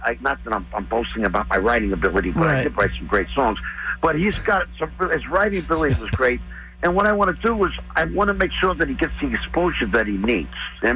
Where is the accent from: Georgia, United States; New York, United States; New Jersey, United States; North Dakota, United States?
New York, United States; from New York. We're good people.